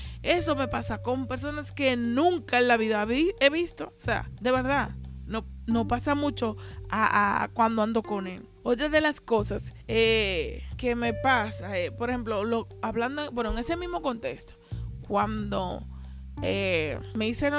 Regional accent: Haina, San Cristóbal, Dominican Republic; now in Santo Domingo, Dominican Republic; pueblo de República Dominicana que se llama Haina. Esto se encuentra en la provincia de San Cristóbal. Yo vivo actualmente en la capital, en Santo Domingo, pero soy de Haina.

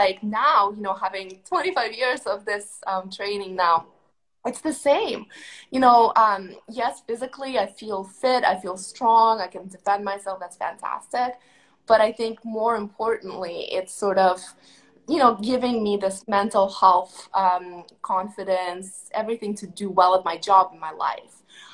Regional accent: Moscow, Russia; moved away; So just by way of background, I come from Moscow, and when I left Russia with my parents, it was the 90s.

